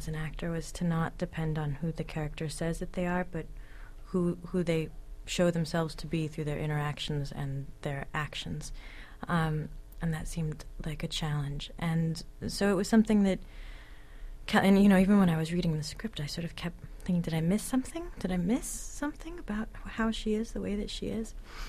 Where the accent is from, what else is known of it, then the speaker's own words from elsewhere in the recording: the West, United States; I grew up in the West. I grew up in the sort of land of promise and opportunity.